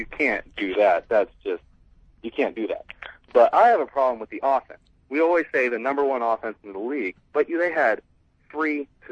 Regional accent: Oregon, United States; now in Oklahoma, United States; But I'm from Oregon, so I don't really care about Oklahoma.

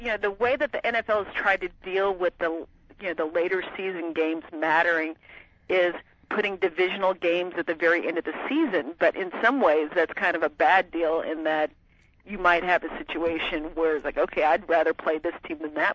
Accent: Wisconsin, United States; born there; Like, I was born in Wisconsin.

